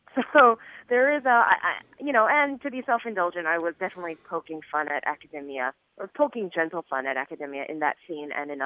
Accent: New York, United States; I mean, I was born and raised in New York, in America, and I guess I have claims to an American identity as much as any other American.

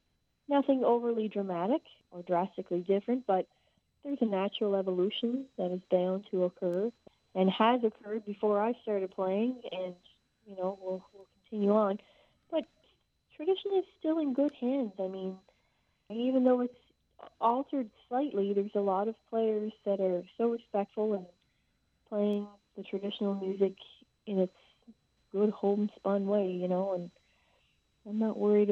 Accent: Nova Scotia, Canada; I'm from Cape Breton.

